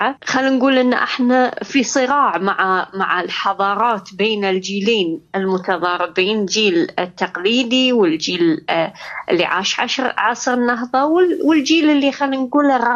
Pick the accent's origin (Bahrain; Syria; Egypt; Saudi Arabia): Bahrain; ليس يعني هذا الإطراء كوني امرأة بحرينية